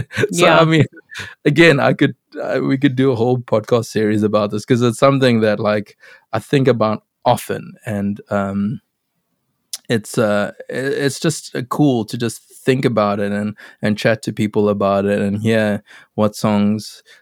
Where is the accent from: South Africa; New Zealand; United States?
South Africa; Durban, KwaZulu-Natal; growing up in Durban